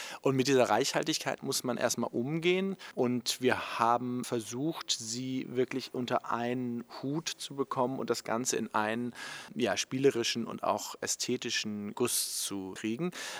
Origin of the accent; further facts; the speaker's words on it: Mülheim an der Ruhr, North Rhine-Westphalia, Germany; Nein, ich komme aus Mülheim an der Ruhr, wenn ich das korrigieren darf, also gar nicht weit weg von hier.